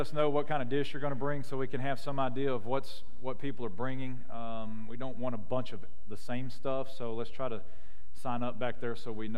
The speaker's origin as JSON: {"language": "English", "region": "Texas", "country": "United States", "said": "We're from Texas, we enjoy food, right?"}